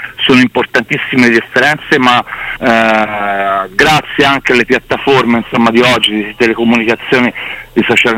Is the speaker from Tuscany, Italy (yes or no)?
yes; Tuscany, Italy; Si sente che sono toscano.